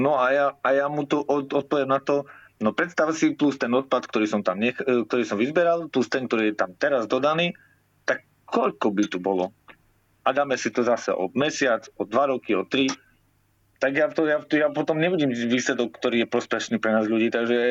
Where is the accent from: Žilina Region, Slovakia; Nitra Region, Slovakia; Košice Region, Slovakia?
Košice Region, Slovakia; Košice; now in London, United Kingdom; No tak u nás v Košiciach sídlisko nad jazerom, mám tam pravidelné miesta. Ale keďže som teraz momentálne v Londýne